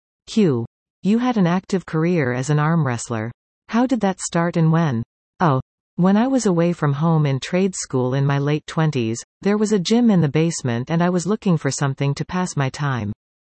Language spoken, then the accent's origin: English; Collingwood, Ontario, Canada; now in Nottawa, Canada; I live in Nottawa, but I was born and raised in Collingwood.